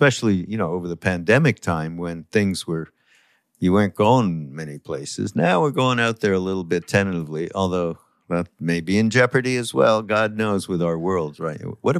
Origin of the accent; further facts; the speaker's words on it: Canada; Being that I'm from Canada